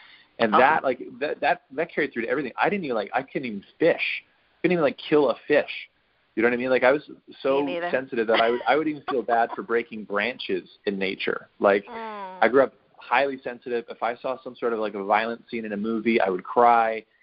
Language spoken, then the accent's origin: English; Western Canada, Canada; I grew up in Western Canada, right. So there's lots of room for shooting stuff.